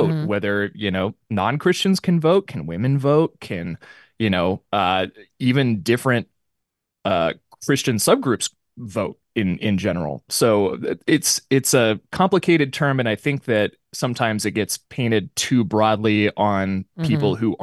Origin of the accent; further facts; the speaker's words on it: Lewiston, Idaho, United States; having been from Lewiston and growing up near the Palouse and attending U